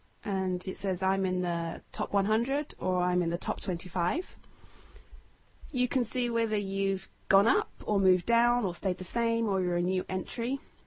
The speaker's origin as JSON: {"language": "English", "country": "United Kingdom", "also_born_or_lived": "United States", "said": "And we recently moved from the States in July back to my home country of the UK."}